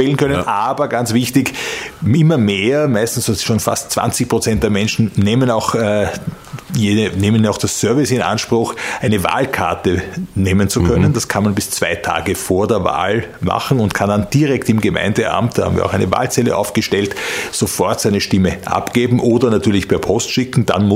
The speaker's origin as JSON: {"language": "German", "town": "Perchtoldsdorf", "region": "Lower Austria", "country": "Austria", "tie": "born or raised there", "said": "nur aus dem Bezirk Mödling, beginne mit meiner Heimatgemeinde."}